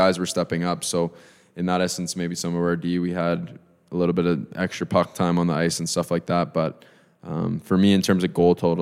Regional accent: Calgary, Alberta, Canada; I'm from Calgary

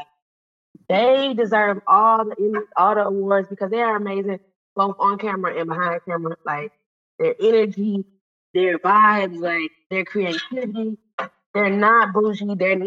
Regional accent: Atlanta, Georgia, United States; You know, I'm from Atlanta, Isaiah's from Atlanta.

